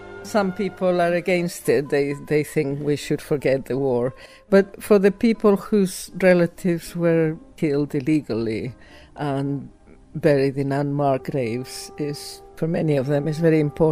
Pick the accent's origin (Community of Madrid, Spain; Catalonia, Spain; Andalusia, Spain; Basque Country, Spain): Basque Country, Spain; San Sebastian; I'm from San Sebastian in the Basque Country, and I have been to Guernica.